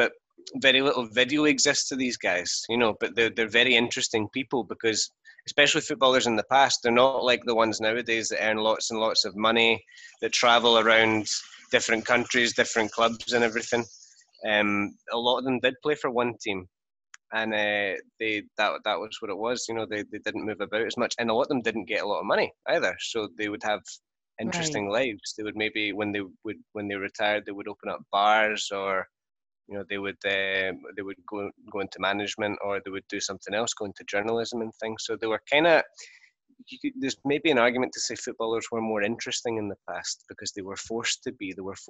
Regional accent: Scotland, United Kingdom; moved away as an adult; now in Spain; Scotland. And I was born there. I lived there until I was 21, 22, something like that. So that's where my accent's from. But I've been living in Spain for the last 4 years.

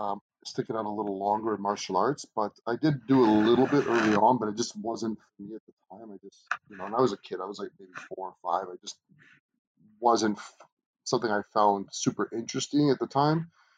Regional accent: Ottawa, Ontario, Canada; Well, growing up in Ottawa, I mean, I love Ottawa, so it's always been home for me.

